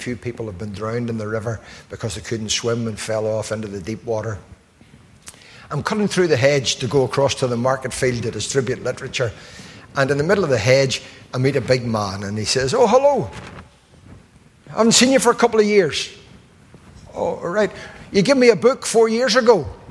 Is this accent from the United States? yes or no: no; Belfast, Northern Ireland, United Kingdom; where I grew up in Tigers Bay